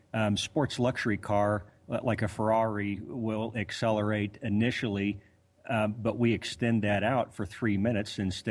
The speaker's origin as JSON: {"language": "English", "region": "Colorado", "country": "United States", "tie": "born or raised there", "said": "I was born in 62, and I grew up here in Colorado as well. I grew up on a farm"}